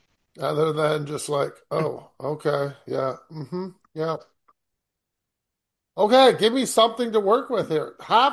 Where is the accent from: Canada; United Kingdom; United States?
Canada; I'm not American, okay? So I understand why being a Canadian, I can't have a gun to shoot Ghostface.